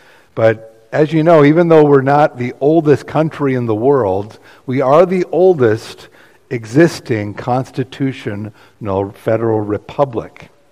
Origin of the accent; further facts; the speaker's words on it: United States; I find myself as an American so much more grateful and proud and excited to be American living in this country than I ever have.